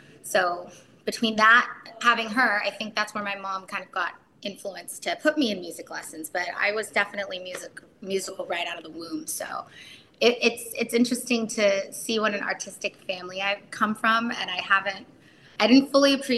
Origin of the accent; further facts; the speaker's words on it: Culver City, California, United States; I was born actually in Culver City. Well, not born in Culver